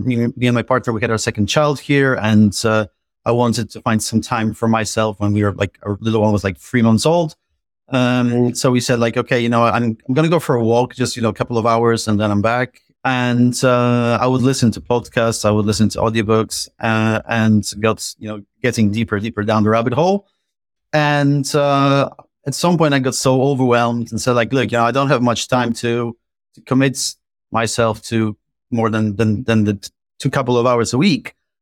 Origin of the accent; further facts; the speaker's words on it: Poland; English is a second language; moved away as an adult; now in United Kingdom; You know, I've been living in UK for 15 years, more than that now. I'm originally from Poland, and we tend to socialize and visit each other a lot in Poland.